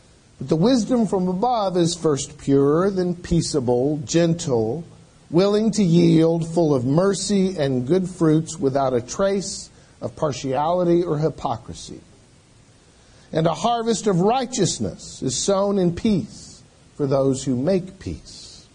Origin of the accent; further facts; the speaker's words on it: Texas, United States; I come from Texas and know that to be true.